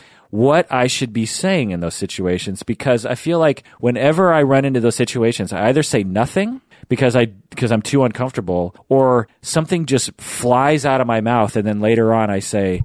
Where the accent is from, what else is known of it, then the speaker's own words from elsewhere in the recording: Issaquah, Washington, United States; It's at my old church that I grew up in Issaquah.